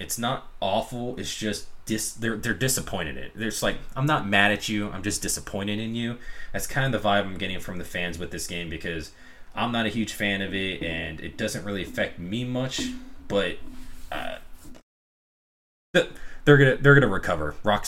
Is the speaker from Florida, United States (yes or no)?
yes; Florida, United States; I think it was probably because I was from Florida and it resembled Miami